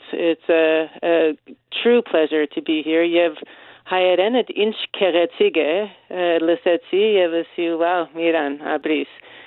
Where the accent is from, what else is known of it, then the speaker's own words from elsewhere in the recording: Los Angeles, California, United States; I remember growing up in Los Angeles, but we would go back every weekend to Fresno